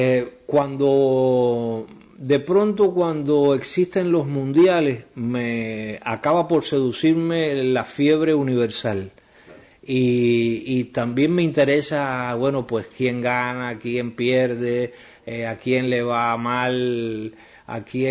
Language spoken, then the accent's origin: Spanish; Cuba; Pero no, en mi país, en Cuba, siempre fuimos más beisboleros.